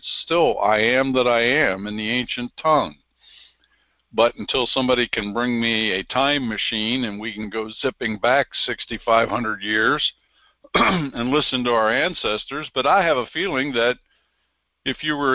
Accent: Pennsylvania, United States; accent: Pennsylvania Dutch; And that's only going from central Pennsylvania to New Jersey. That's a few hundred miles. And yet my accent was Pennsylvania Dutch.

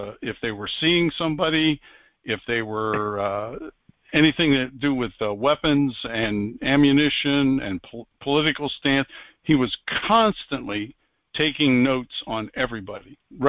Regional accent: Pennsylvania, United States; I said, that's not far from where I grew up.

